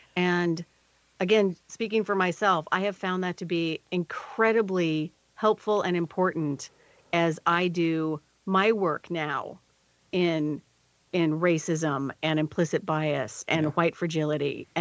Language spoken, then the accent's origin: English; United States; a white person growing up in America.